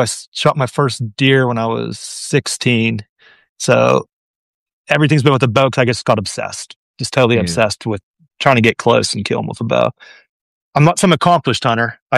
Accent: Pennsylvania, United States; I've never hunted farther west than Ohio. I'm from Pennsylvania.

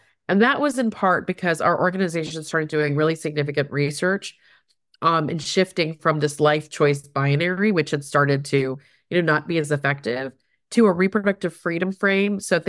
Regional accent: Houston, Texas, United States; also born or lived in Berkeley; So I'm from Texas. So that's probably a big explanation. You know, my parents immigrated to this country in the late 60s. And I grew up mostly in the Houston, Texas region.

